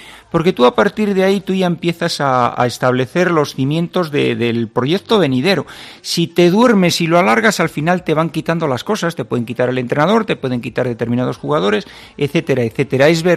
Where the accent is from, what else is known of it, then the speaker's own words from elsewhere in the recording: Castile and León, Spain; yo, como castellano